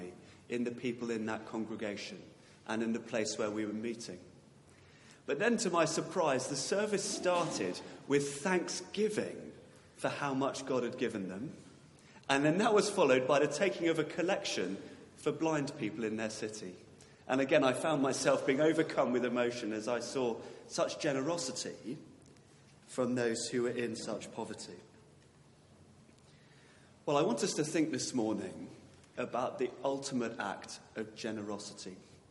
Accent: United Kingdom; Being British, of course, I hide it and pretend I've got something stuck in my eye.

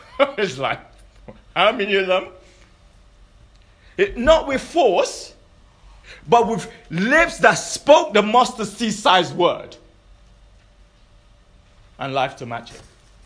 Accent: Nigeria; I'm Nigerian. Anyone else Nigerian?

